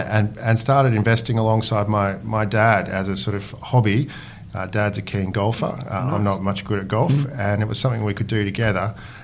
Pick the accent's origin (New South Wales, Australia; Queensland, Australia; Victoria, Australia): Queensland, Australia; Brisbane; I grew up in Brisbane, where I suppose funds management and the financial services industry wasn't as big as it is in Sydney and Melbourne.